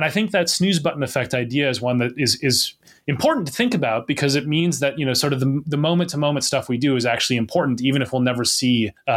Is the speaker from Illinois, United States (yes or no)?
no; Minnesota, United States; I think I still have, like, exactly the same accent. I'm from Minnesota originally.